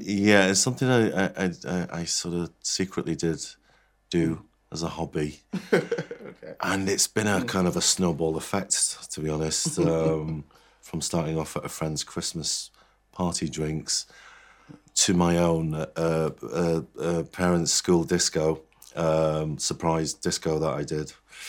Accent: Salford, North West England, United Kingdom; now in London, United Kingdom; I'm from Salford originally, and I had to move down to London

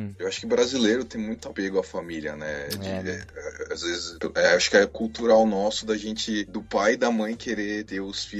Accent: Brazil; moved away; quando eu saí do Brasil, eu tava com uma cabeça tranquila, assim, de não me apegar muito à questão dos amigos, à família.

